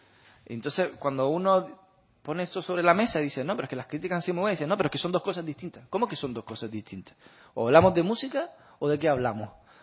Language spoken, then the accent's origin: Spanish; Canary Islands, Spain; Cuando yo digo que soy de Canarias, todos piensan en Canarias sol y playa